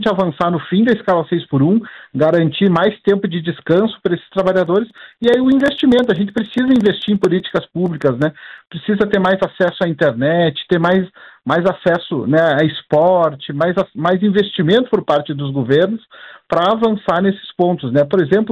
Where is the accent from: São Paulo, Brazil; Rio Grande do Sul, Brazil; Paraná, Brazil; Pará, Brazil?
Rio Grande do Sul, Brazil; Eu sou gaúcho